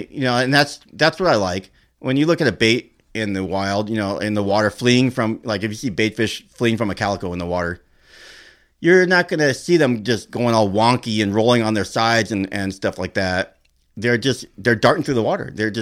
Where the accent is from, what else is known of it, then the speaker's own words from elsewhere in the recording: Norwalk, California, United States; because I grew up in Norwalk, the only one I went to was Save on Tackle.